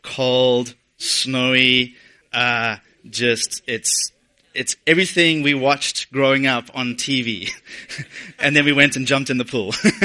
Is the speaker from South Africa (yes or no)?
yes; Cape Town, Western Cape, South Africa; now in Toronto, Canada; We, as a family, new to Canada, new to Toronto. It's almost 3 years since we moved from Cape Town, South Africa.